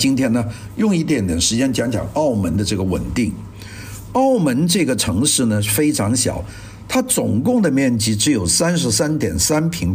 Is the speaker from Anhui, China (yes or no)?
no; Guangdong, China